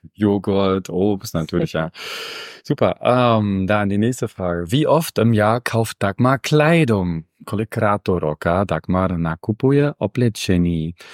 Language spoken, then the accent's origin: German; Wittenberg, Saxony-Anhalt, Germany; in meiner Heimatstadt in Wittenberg